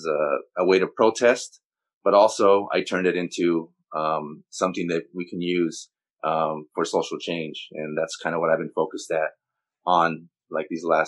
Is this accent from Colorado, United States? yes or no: no; Los Angeles, California, United States; I grew up, you know, I was born in East LA.